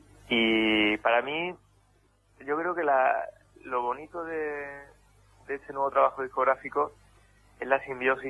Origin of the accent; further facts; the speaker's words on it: Córdoba, Andalusia, Spain; yo recuerdo cuando empecé a componer este tema, me iba por el barrio La Judería de Córdoba